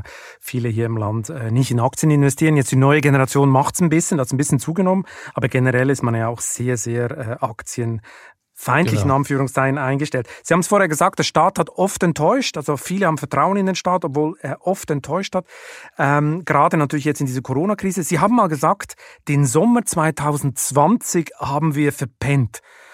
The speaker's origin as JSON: {"language": "German", "country": "Switzerland", "moved": "yes", "lives_now": "Germany", "said": "Mir als Schweizer fällt das natürlich auch auf, als ich hergekommen bin."}